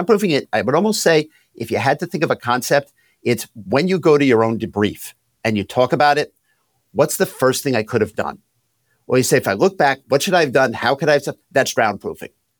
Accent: Long Island, New York, United States; I'm from Long Island, maybe not the new one.

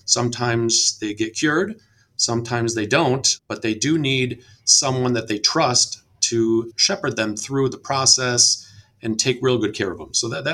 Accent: Michigan, United States; now in Memphis, United States; One sentence in, you can tell I'm not from Memphis. I am from a small little town in Michigan that is about 100 miles north of Detroit. And it has a single flashing light

